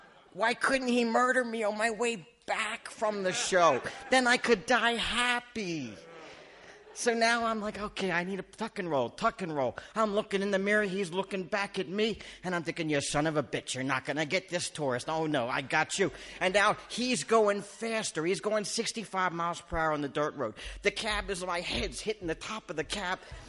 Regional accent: Canada; no, Canadian. I'm from Canada.

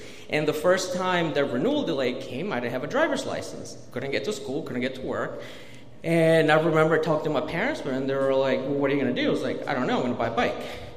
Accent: Mexico; now in Baltimore, United States; I am an immigrant from Mexico. I'm a DACA recipient.

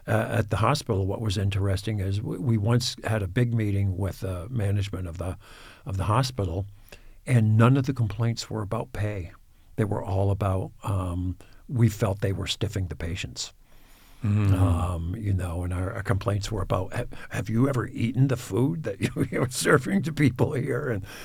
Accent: Schenectady, New York, United States; Well, I'm from Schenectady, New York, which is where General Electric used to be

